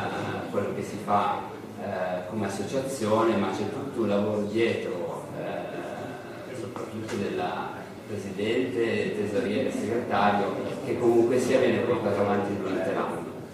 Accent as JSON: {"language": "Italian", "town": "Milan", "region": "Lombardy", "country": "Italy", "said": "io per chi non lo sapesse vengo da Milano"}